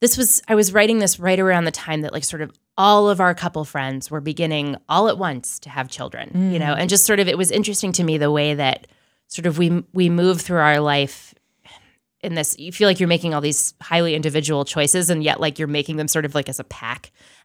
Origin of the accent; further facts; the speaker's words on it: Connecticut, United States; also born or lived in Boston; I grew up in Connecticut and then we lived in Boston in my sort of earlier adulthood.